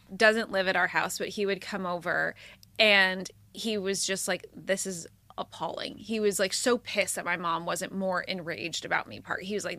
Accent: Los Angeles, California, United States; again, I grew up in Hancock Park

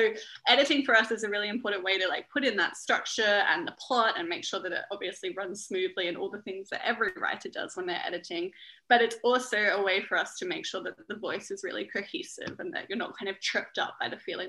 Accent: Australia; now in Berlin, Germany; I'm an Australian currently based in Berlin. So I'm very far away from my own sunny shores.

